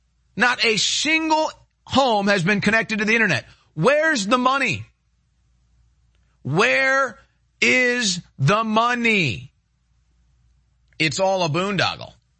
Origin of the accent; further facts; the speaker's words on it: St. Louis, Missouri, United States; now in Austin, United States; I grew up in St. Louis. We still got 100 degree days.